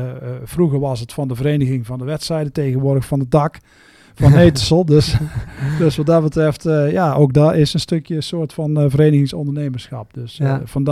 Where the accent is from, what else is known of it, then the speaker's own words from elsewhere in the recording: Bladel, North Brabant, Netherlands; ik kom uit Bladel natuurlijk. Ik heb in Bladel altijd een bedrijf gehad.